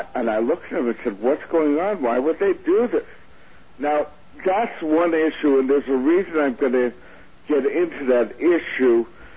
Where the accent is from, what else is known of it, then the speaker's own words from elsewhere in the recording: Missouri, United States; I'm from Missouri. You got to show me.